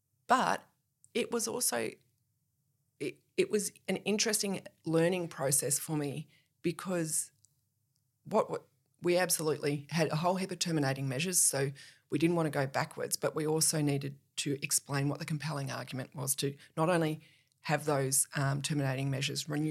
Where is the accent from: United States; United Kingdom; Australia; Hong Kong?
Australia; And as an Australian, we need to do better.